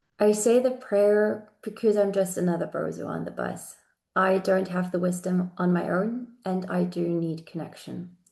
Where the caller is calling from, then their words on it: Germany; I'm speaking today from Germany.